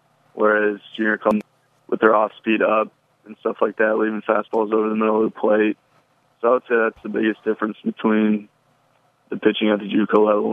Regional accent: Lincoln, Nebraska, United States; Yeah, I mean, obviously, growing up in Lincoln, being a huge fan of the Huskers my whole life, that was my number one goal, is to be here out of high school.

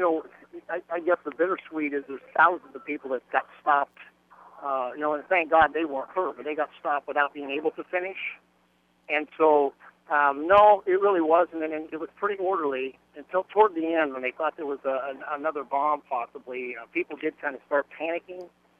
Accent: Nebraska, United States; Growing up in Nebraska, you just aren't used to it.

